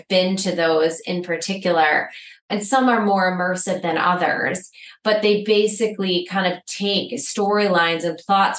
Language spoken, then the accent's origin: English; Michigan, United States; But you do say, hi … I'm from Michigan.